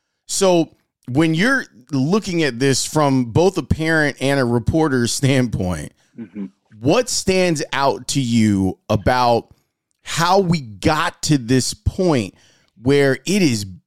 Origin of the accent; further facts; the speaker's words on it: Chicago, Illinois, United States; growing up in Roseland before I moved out to HF land